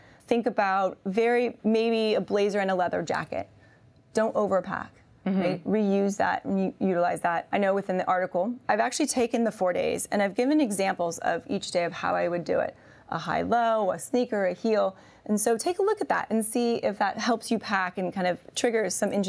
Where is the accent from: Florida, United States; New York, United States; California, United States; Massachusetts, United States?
California, United States; Born and raised in the Bay Area, I'm still never know what I'm going to get when I come into the city.